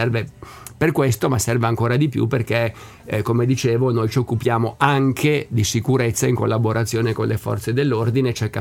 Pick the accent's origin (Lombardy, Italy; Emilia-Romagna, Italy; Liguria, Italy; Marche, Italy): Liguria, Italy; Albisola; quando ero bambino, ero ad Albisola, in provincia di Savona. a quei tempi, anni 70, dietro la casa mia c'erano i boschi.